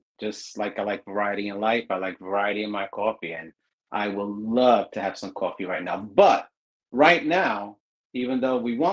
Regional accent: Brooklyn, New York, United States; I'm from Brooklyn, and I'm a lot of caffeine.

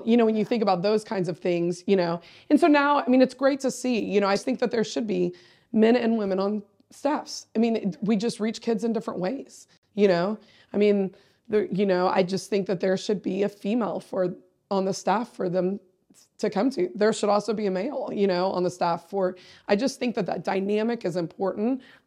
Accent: Plano, Texas, United States; my experience growing up in Plano, you know, 6 through 12, like, those people showed me that that's what I wanted

